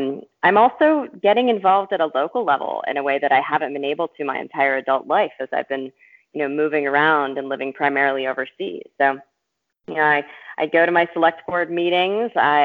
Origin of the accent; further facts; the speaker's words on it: Mississippi, United States; now in Vermont, United States; We came to Vermont because we both love rural areas. I was raised in Mississippi.